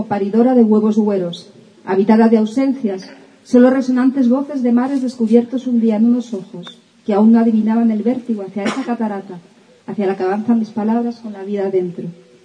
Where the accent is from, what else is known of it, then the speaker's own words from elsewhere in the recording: Seville, Andalusia, Spain; vengo de Sevilla